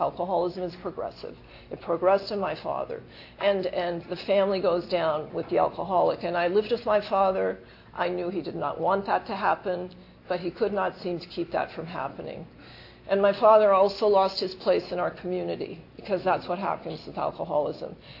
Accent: Montana, United States; And I grew up in Montana, and we have reservations there.

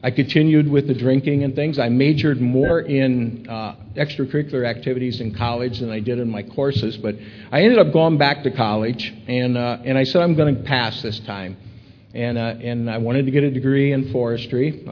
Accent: Ohio, United States; also born or lived in Michigan; I was born and raised in Ohio, and that's okay. I guess I'm a Buckeye, as you might say

